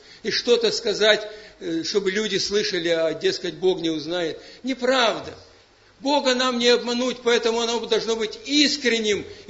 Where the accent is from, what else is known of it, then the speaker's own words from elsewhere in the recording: Ukraine; now in Russia; вчера я слышал передачу из Украины по интернету, я иногда слушаю, родная для меня страна в прошлом.